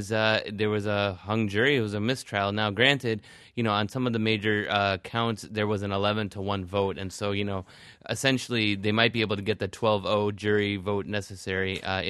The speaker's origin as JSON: {"language": "English", "town": "Norfolk", "region": "Virginia", "country": "United States", "tie": "born there", "said": "I was born in Norfolk, Virginia, man."}